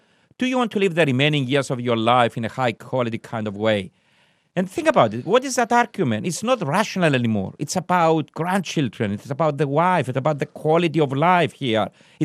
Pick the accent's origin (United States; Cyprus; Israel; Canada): Cyprus; I come from Cyprus, my father is 85 years old.